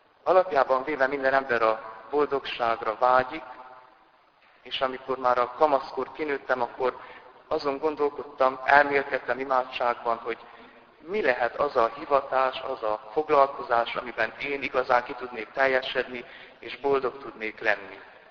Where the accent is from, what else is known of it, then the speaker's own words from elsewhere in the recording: Csíkcsicsó, Harghita, Romania; Csicsicsóból származom.